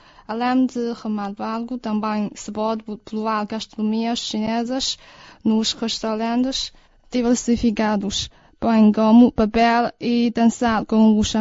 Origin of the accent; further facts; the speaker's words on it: Beijing, China; Gosto de Pequim, minha terra natal, por exemplo.